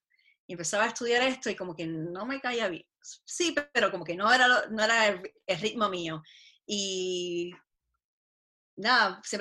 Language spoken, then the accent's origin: Spanish; Puerto Rico; yo me crié en Puerto Rico, estudié en la escuela católica toda mi vida, me crié católica